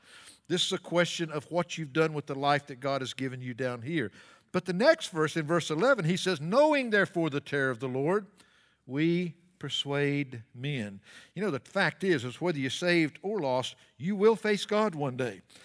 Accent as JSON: {"language": "English", "region": "North Carolina", "country": "United States", "said": "and I am from North Carolina, so I'm truly a Southern boy"}